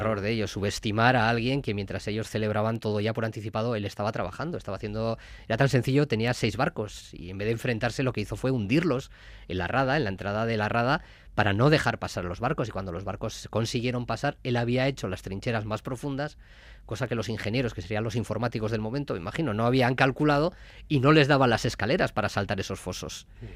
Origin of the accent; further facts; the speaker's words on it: Bilbao, Basque Country, Spain; born there; De Bilbao, sí. Antes de que los niños naciesen en Cruces, yo nací en Bilbao, sí.